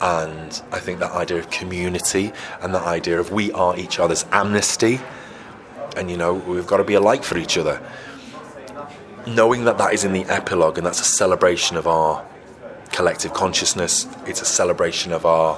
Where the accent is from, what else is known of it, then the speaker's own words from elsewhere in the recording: Runcorn, North West England, United Kingdom; I was from Runcorn, I didn't know where China was.